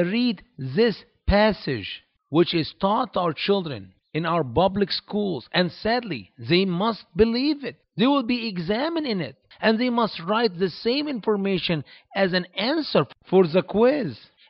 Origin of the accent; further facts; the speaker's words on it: Egypt; as I grew up in Egypt learning in the history textbooks we studied there that we won these wars.